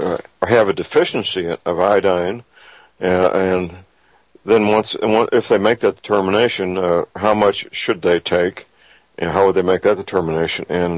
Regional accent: St. Louis, Missouri, United States; born or raised there

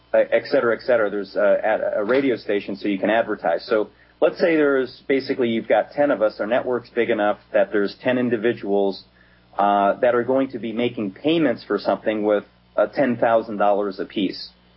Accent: Pennsylvania, United States; I'm from Pennsylvania. I actually went to university at Shippensburg University for a few years

